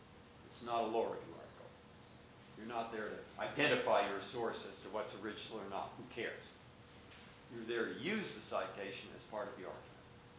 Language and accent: English; San Francisco, California, United States; I grew up in San Francisco, pretty open, pretty democratic place, pretty tolerant place.